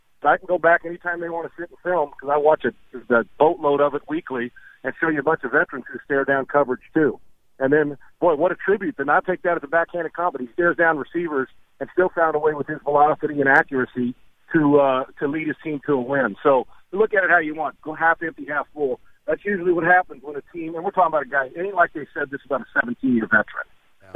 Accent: San Diego, California, United States; I'm a San Diego guy. That's my hometown.

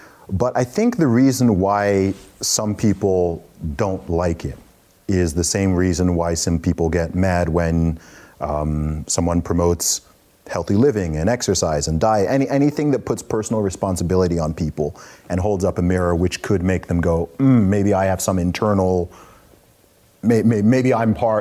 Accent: United Kingdom; I went back to my hometown, and I came out at the train station.

